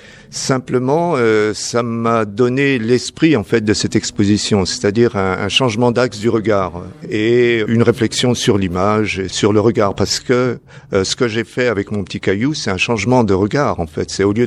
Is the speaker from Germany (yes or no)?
no; France; Je viens de France. Non, ma mère, je viens de France plus ou moins, puisque ma mère est d'origine ukrainienne, mon père est français